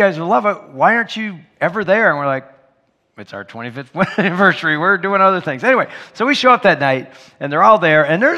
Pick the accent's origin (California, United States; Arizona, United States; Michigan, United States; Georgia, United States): Michigan, United States; Said, hey … We're from Michigan.